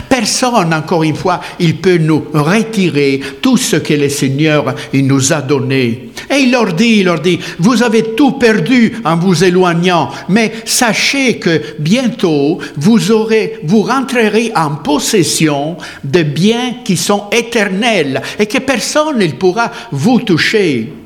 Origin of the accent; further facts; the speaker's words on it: Italy; Je suis italien, moi. Je suis italien ici-bas